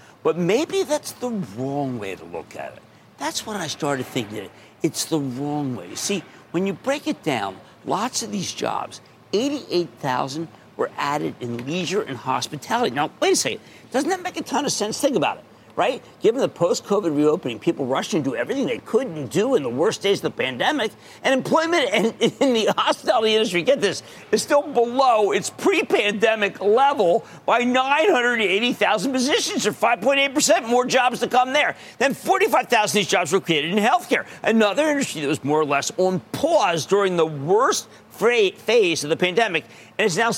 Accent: New Jersey, United States; Let's go to Donald in my home state of New Jersey.

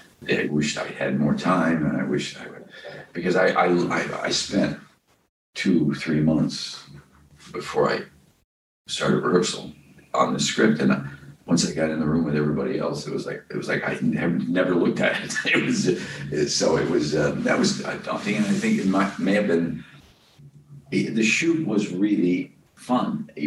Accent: Midwest, United States; I think it brings perspective to everything I do.

